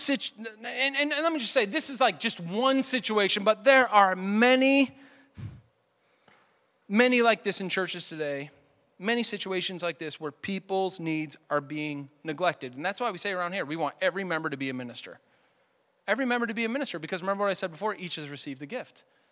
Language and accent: English; Northeast, United States; So it's kind of like I grew up in the Northeast, kind of close to Canada